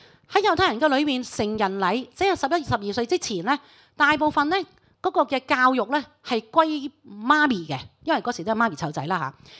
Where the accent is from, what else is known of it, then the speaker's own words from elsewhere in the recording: China; 因为我们说我们中国人，我们什么都吃的嘛